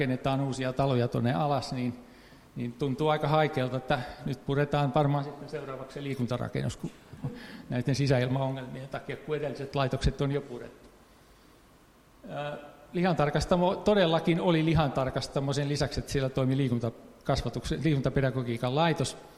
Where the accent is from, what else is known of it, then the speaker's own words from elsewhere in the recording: Tampere, Pirkanmaa, Finland; Mä kun olen Tampereelta kotosikin